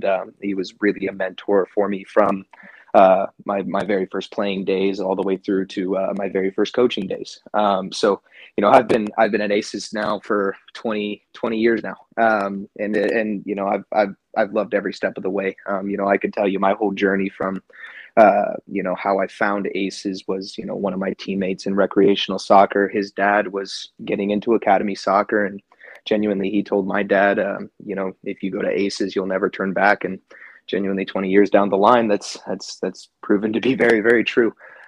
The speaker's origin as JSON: {"language": "English", "town": "Plano", "region": "Texas", "country": "United States", "tie": "born or raised there", "said": "I grew up here in Plano, Texas. I've lived here my whole life."}